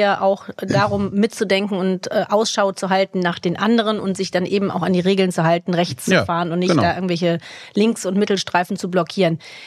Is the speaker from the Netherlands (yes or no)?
yes; Netherlands; German is a second language; Als Holländer, wird er ja zuerst geblitzt.